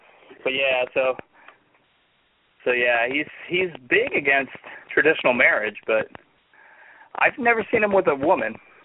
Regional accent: South Carolina, United States; I'm from South Carolina, if you don't know. But and he's my senator.

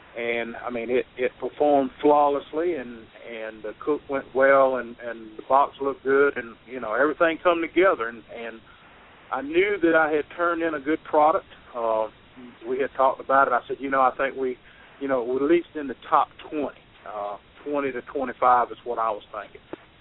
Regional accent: South Carolina, United States; here we are from South Carolina cooking against these guys.

